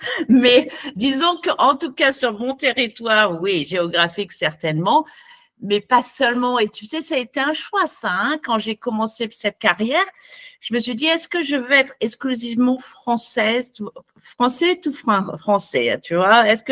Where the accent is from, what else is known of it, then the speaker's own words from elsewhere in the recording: Auvergne-Rhône-Alpes, France; je viens de l'Ardèche, tu vois, je suis ardéchoise, le sens de la terre, je me sens venir de la terre, j'ai des racines vigneronnes, tu vois, il y a tout ma famille, le fief est toujours là